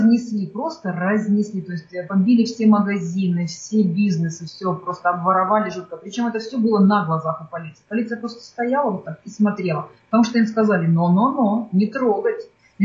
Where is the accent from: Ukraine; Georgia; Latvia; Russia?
Ukraine; Luhansk, Luhansk Oblast; moved away as an adult; now in New York, United States; Я родилась в Луганске, прожила там все 37 лет. Через, в общем-то, 37 лет я эмигрировала в Америку, ехала жить в Нью-Йорк. И вот 9 лет я жила в Нью-Йорке